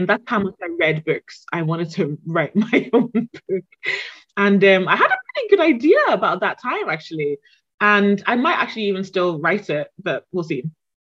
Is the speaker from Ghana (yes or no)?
yes; Ghana; And I was born in Ghana. So I spent my childhood in Ghana.